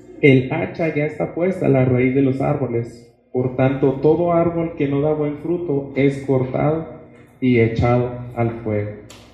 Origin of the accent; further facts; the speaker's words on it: Mexico; Tal vez nosotros como mexicanos se nos hace medio extraño esa situación literal